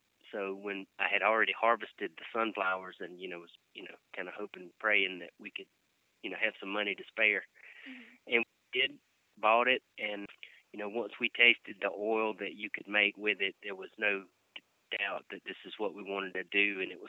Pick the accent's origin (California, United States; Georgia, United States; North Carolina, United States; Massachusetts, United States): Georgia, United States; I mean, you know, growing up in South Georgia, Wilcox County, there's not a big food scene going on, you know.